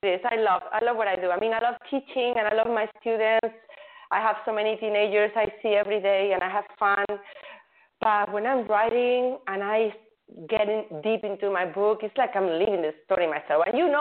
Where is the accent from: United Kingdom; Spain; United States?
Spain; English is a second language; I felt a little bit like, you know, self-conscious because I'm from Spain, and I don't know all the slang, and I still don't understand those rap songs.